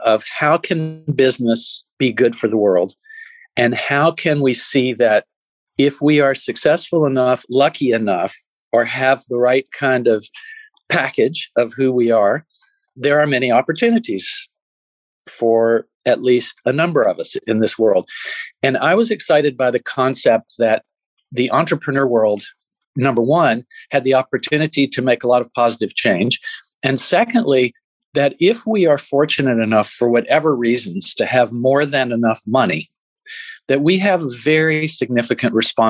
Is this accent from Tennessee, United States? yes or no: yes; Chattanooga, Tennessee, United States; I am from Chattanooga, Tennessee, and my father was an entrepreneur in real estate